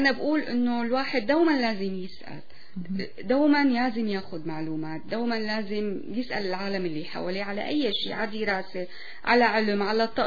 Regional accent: Syria; now in Canada; أنا سورية

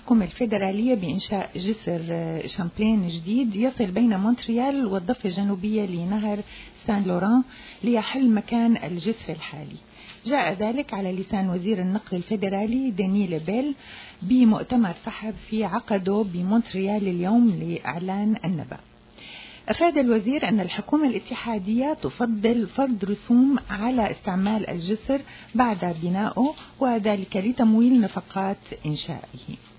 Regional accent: Syria; نحن كلياتنا هون سوريين بكل ما تحمل هالكلمة من معنى. نحن سوريين

